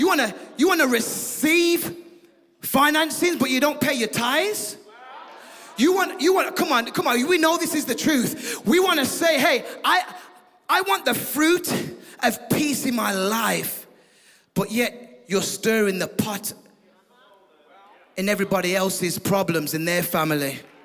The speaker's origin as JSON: {"language": "English", "country": "United Kingdom", "said": "there's a royal word that I'm accustomed to because I'm from the United Kingdom."}